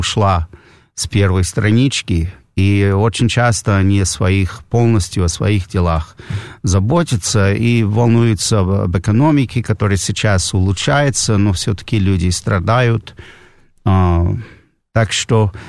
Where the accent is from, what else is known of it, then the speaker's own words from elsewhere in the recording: Washington, District of Columbia, United States; Я из Вашингтона родом.